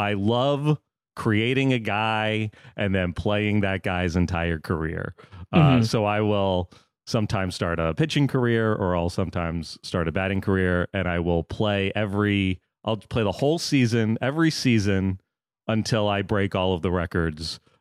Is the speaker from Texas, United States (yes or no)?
no; Florida, United States; also born or lived in New York; I grew up in Florida, so I was a Marlins fan. Lived in New York, so I became a Mets fan.